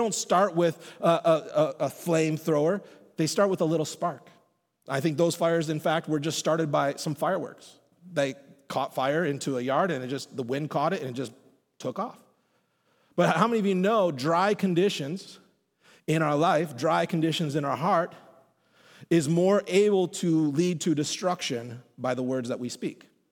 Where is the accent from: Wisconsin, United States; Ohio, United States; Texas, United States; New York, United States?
Wisconsin, United States; Madison; and I'm from Wisconsin. Like, I'm from here, right? Like, I grew up a mile from here. Like, I've spent most of my life in Madison.